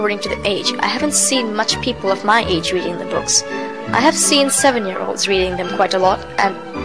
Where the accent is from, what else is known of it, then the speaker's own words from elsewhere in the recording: Bangladesh; English is a second language; It's very different. It was a great surprise to me to find out that people can travel alone at so young an age